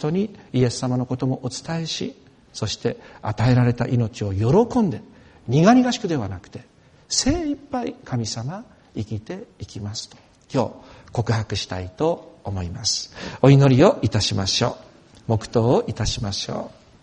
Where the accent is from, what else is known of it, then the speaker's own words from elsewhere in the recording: Yamagata, Japan; 私と同郷の山形県出身のある男性の方は